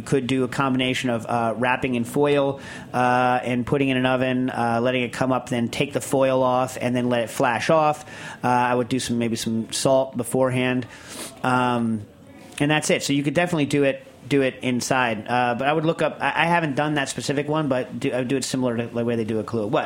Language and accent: English; Lisbon, Portugal; English is a second language; from Lisbon, Portugal